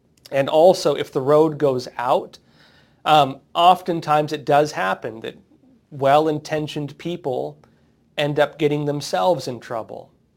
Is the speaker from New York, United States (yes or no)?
no; San Diego, California, United States; I'm from San Diego originally.